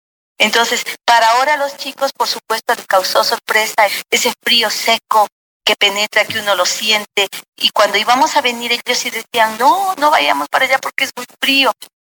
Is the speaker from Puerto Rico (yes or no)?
no; Loja, Ecuador; todo el mundo que dice, ¿de dónde eres? De Loja. Ah, seguro sabes cantar o tocar un instrumento o hacer poesía. Es una ciudad maravillosa.